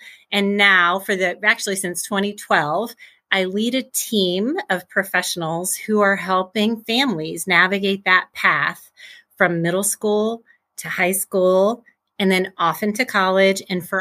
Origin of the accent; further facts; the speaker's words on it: Midwest, United States; I grew up in the Midwest, Midwest girl, still in the Midwest